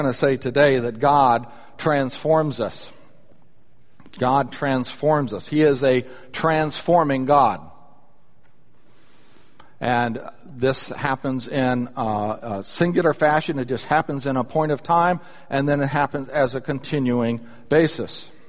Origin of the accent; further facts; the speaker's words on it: Birmingham, Alabama, United States; born there; I was born in Birmingham, Alabama. And so you play … I will stand up and I will salute.